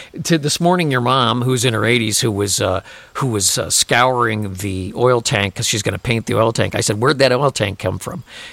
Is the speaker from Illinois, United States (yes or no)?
yes; Chicago, Illinois, United States; we grew up in the South Side of Chicago. We're not going to say where, but we grew up, you know, South Side.